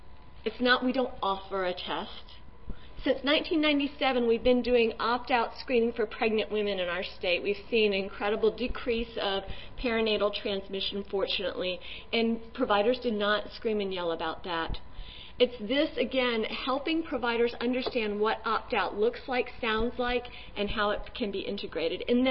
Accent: Florida, United States; I was from Florida.

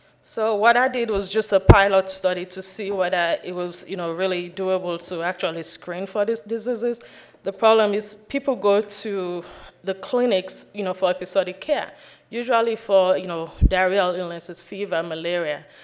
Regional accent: Sierra Leone; even though I am from Sierra Leone, there was a little bit of a cultural problem for me that I didn't understand.

